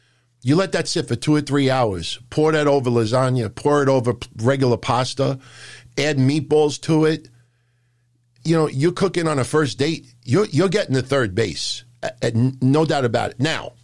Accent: New York, United States; accent: New York; Hey, I get a lot of flack for my New York accent.

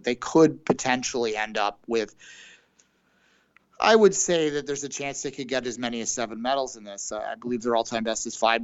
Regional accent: Canada; and this isn't me as a Canadian being bitter

